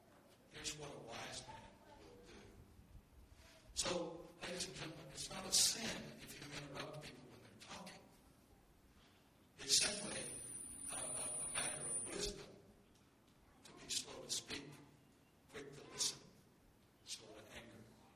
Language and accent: English; Oklahoma, United States; It's in the middle of Oklahoma. I'm out from Oklahoma. We're homesick.